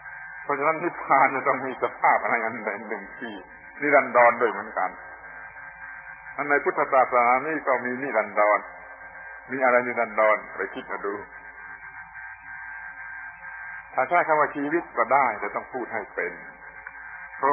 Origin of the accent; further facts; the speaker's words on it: Southern Thailand, Thailand; ภาษาบ้านเราปักใต้โดยเฉพาะพวกที่กรุงเทพฟังไม่ถูก